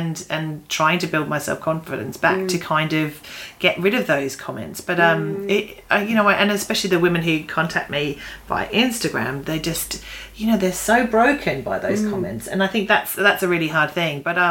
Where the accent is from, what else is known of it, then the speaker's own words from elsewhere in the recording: Australia; Because I grew up in Australia where everyone was very thin and sporty